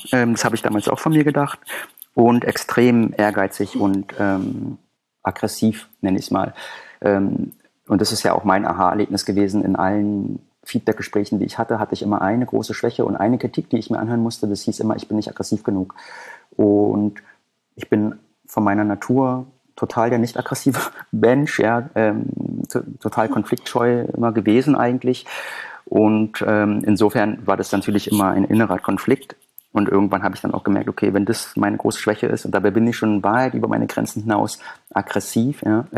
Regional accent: Berlin, Germany; Ich komme aus Berlin-Neukölln und das sagt dem einen oder anderen vielleicht heutzutage was

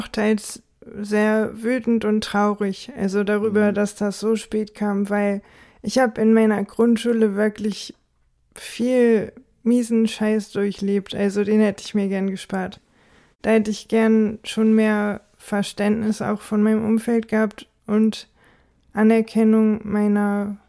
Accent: Braunschweig, Lower Saxony, Germany; now in Bremen, Germany; Also, ich bin ja aus Braunschweig hierher gezogen

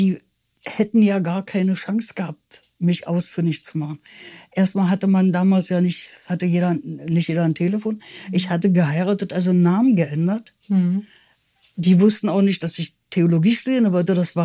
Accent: Berlin, Germany; in die ersten knapp vier Lebensjahre bin ich in West-Berlin groß geworden

